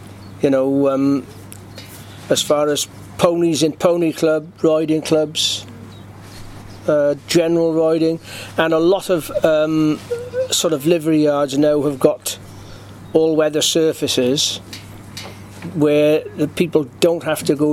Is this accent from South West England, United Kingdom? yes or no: no; Northern Ireland, United Kingdom; I was born in Northern Ireland, and born in 1956. And obviously my dad had a farm here then